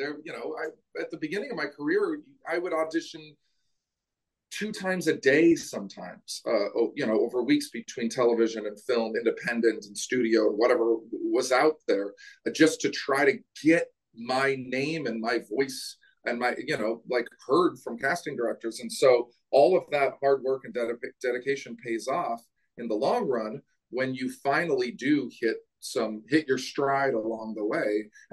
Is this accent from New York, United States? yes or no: no; Portland, Oregon, United States; We shot it in my hometown, Portland, Oregon.